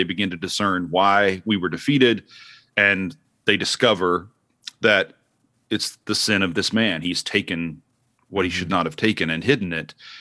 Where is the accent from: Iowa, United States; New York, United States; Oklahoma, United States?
Oklahoma, United States; So I'm growing up in Oklahoma. I never thought I would want to be back in Oklahoma weather.